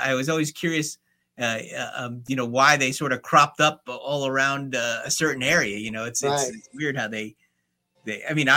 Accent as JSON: {"language": "English", "region": "New Jersey", "country": "United States", "tie": "born or raised there", "said": "And I remember when I grew up in New Jersey that my church used to make money somehow from a carnival."}